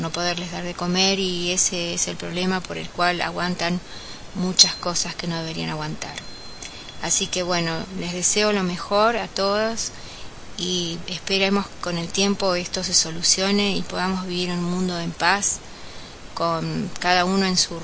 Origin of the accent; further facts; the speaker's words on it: Argentina; En la actualidad, acá en Argentina, en mi país, hay mucha ayuda para la mujer